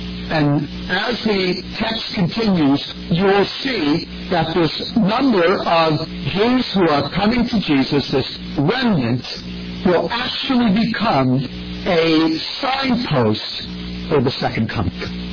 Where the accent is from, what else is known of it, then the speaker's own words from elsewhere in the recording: Brooklyn, New York, United States; and I'm from Brooklyn, so everything looks different, you know.